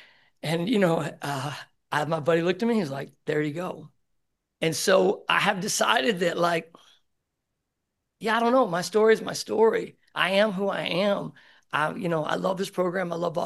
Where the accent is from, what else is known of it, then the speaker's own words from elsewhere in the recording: Newport, Arkansas, United States; He said, I'm from Newport, Arkansas, is what I said.